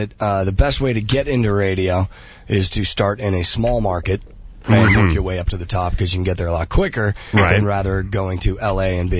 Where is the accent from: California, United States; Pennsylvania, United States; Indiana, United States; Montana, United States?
California, United States; born there; I was born in the Bay Area.